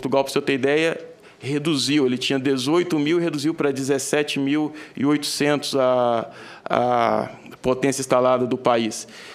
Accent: Brazil; como um bom brasileiro, torcedor da seleção

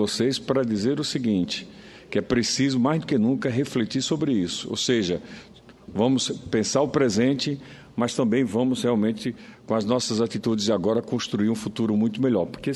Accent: Itabaiana, Sergipe, Brazil; da cidade de Itabaiana, em Sergipe. Minha terra natal, capital nacional do caminhão

